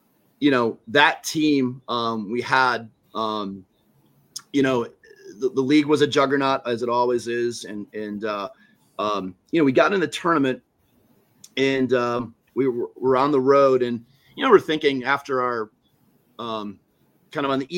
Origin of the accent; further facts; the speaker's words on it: Wisconsin, United States; And growing up in Wisconsin, one of the cool things about being, you know, like Division III obviously is very regional, right?